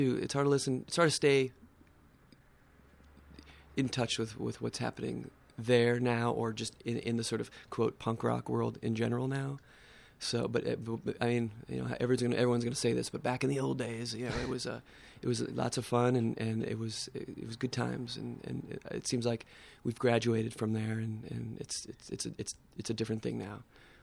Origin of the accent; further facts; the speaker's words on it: California, United States; I'm from Orange County, back when it was called Orange County and not the OC. I was pre-OC Orange